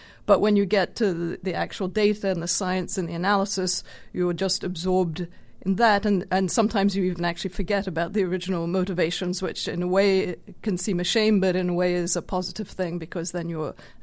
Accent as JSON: {"language": "English", "region": "Geneva", "country": "Switzerland", "tie": "born or raised there", "said": "I grew up mostly in Geneva in Switzerland, which is a very international city"}